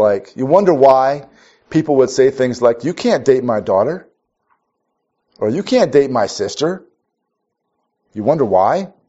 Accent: Minnesota, United States; I grew up in Minnesota where I thought, I'm an idealistic person and I'm an activist at heart

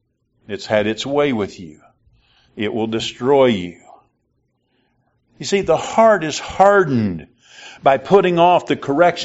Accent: Illinois, United States; I came from Southern Illinois, and we use Sacred Selection down there.

